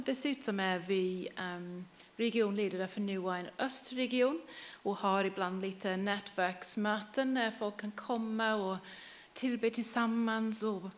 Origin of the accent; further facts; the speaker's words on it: England, United Kingdom; Swedish is a second language; moved away as an adult; also born or lived in London; now in Sweden; vi kommer från England. Min utbildning är i konst i grunden. Så jag jobbat som konstnär i London.